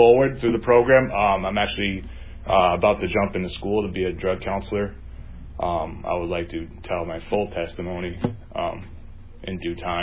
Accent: Lowell, Massachusetts, United States; I'm from Lowell, Massachusetts.

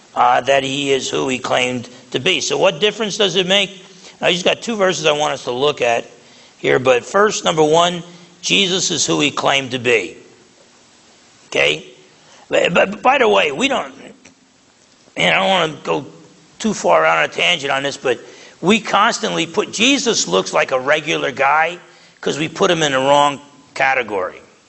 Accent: New Jersey, United States; I use words. I'm from New Jersey. I'm half Italian. I'm loud.

